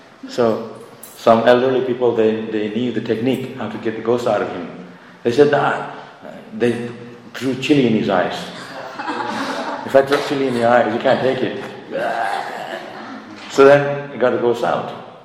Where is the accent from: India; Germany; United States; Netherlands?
India; Shantipur, West Bengal; born there; English is a second language; So I was born in Shantipur. You don't know where I was born, Shantipur.